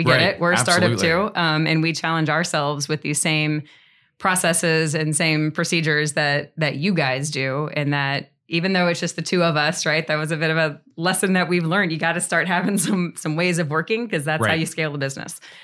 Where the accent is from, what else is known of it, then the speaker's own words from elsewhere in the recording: Missouri, United States; So I'm from Northeast Missouri originally, so moved to St. Louis afterwards.